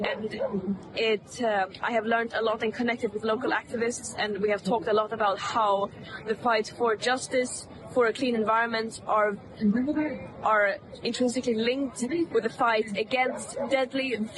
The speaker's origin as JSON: {"language": "English", "country": "Sweden", "second_language": "English", "said": "I'm an activist from Sweden. I'm currently in Belgrade in Serbia"}